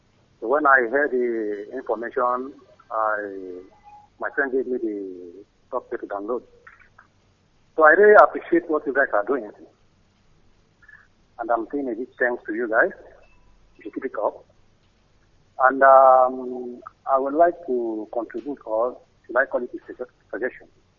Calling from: Dubai, United Arab Emirates; I'm calling from Dubai.

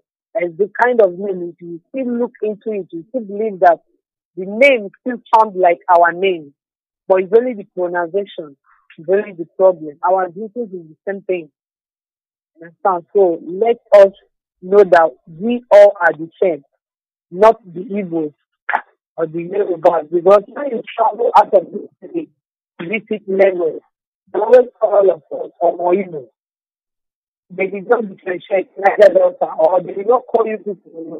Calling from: Warri, Delta, Nigeria; I am reaching from Worry Mount, which is in Delta State

